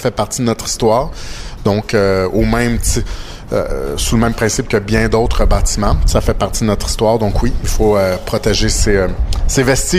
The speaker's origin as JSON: {"language": "French", "town": "Repentigny", "region": "Quebec", "country": "Canada", "tie": "born or raised there", "said": "j'ai grandi ici à Repentigny, donc c'est un coin que je connais bien."}